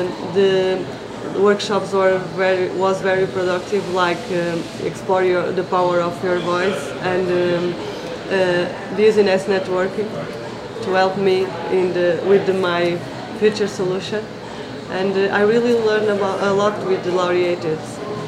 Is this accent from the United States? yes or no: no; Portugal; English is a second language; I am from Portugal, and I am the winner of the World Citizenship Competition.